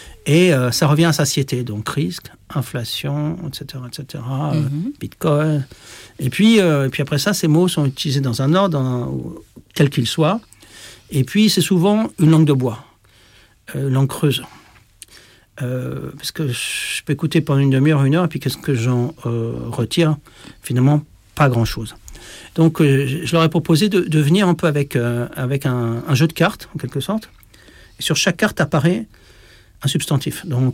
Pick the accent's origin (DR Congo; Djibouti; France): France; Paris, Île-de-France; Alors, je viens de Paris.